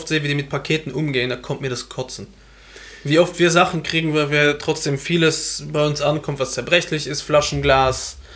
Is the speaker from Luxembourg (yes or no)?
yes; Luxembourg; bei uns in Luxemburg ist halt dieser Nikolaus, eben das Kläschen heißt das bei uns